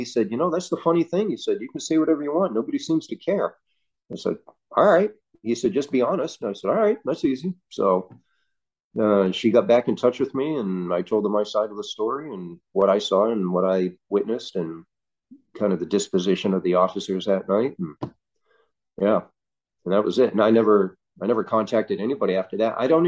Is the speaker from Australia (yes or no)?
no; Leominster, Massachusetts, United States; when I did that talk in Leominster in Massachusetts, in my hometown.